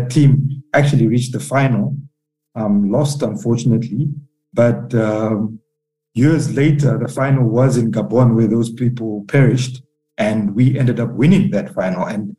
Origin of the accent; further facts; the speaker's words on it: Zambia; also born or lived in South Africa; I was born in Zambia, born and raised, spent half my life there and half my life I've spent in South Africa.